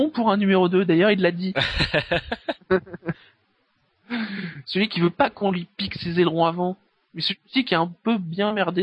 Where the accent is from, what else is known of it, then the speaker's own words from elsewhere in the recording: Normandy, France; On est de Normandie, donc la Belgique, c'est pas encore trop loin.